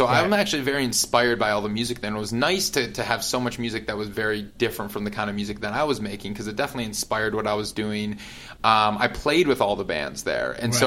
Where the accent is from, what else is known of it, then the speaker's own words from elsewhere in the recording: Wisconsin, United States; also born or lived in Minneapolis; I mean, I grew up in Wisconsin, but I kind of started my music career in Minneapolis, because I went to school there, and that's where I really just kind of got into music there. So I was living there for 7 years